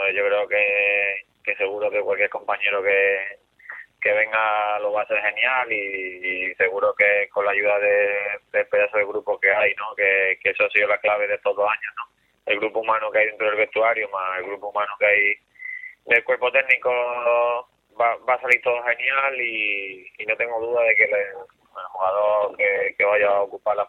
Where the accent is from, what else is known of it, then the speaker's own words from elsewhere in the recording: Córdoba, Andalusia, Spain; aunque yo soy de Córdoba y vengo a Córdoba, mi vida la tenía en Elche